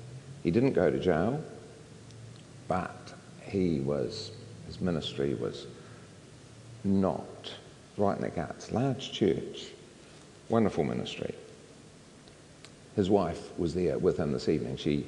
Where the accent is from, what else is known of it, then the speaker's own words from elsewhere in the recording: Christchurch, Canterbury, New Zealand; moved away; I am from Christchurch. I got out before the earthquakes. 30-something years before the earthquakes, I left town.